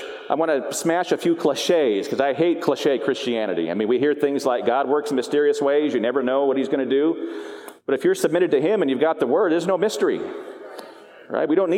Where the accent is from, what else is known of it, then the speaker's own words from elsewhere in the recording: Arizona, United States; I come from Arizona.